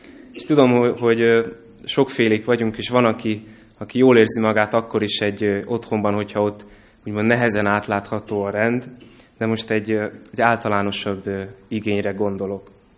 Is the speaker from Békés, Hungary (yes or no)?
yes; Gyula, Békés, Hungary; A gyulai gyülekezetben, ahonnan én jövök